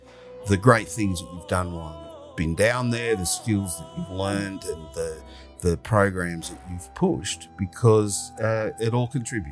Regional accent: Sydney, New South Wales, Australia; I grew up in the sort of northern suburbs of Sydney, Hornsby. I was born and raised in Hornsby, lived there for many years, then moved to the eastern suburbs when I left home

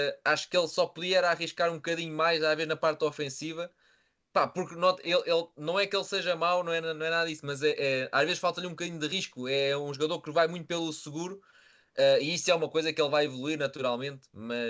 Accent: Malveira, Lisbon, Portugal; Cheguei a vê-lo aqui na minha terra, na Malveira, que ele veio cá jogar contra o Estrela.

